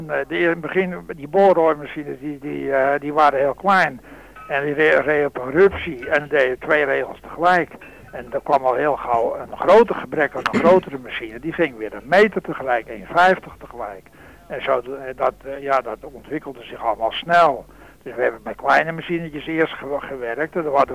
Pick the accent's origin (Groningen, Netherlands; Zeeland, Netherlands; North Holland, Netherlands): North Holland, Netherlands; Beverwijk; Die wortelen die had enkel maar te maken met het feit dat wij uit Beverwijk vandaan kwamen.